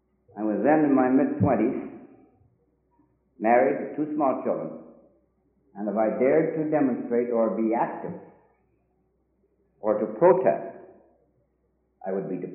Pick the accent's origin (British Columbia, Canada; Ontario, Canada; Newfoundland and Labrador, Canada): British Columbia, Canada; Vancouver; also born or lived in England; I was born in England. 1907. My parents came to Vancouver in 1910. So all my life is Vancouver. All I know is Canada and is Vancouver.